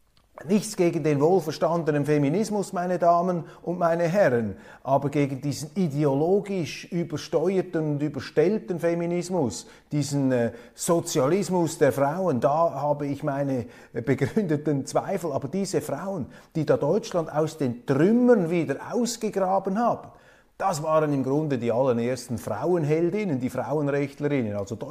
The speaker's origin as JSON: {"language": "German", "country": "Switzerland", "said": "Als Schweizer möchte man mehr direkte Demokratie, aber andere Länder andere Sitten."}